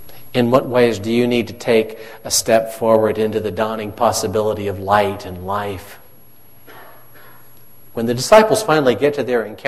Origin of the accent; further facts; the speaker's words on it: Missouri, United States; I'm from Missouri, folks, and so, you know, maybe you've heard that Missouri is the show-me state.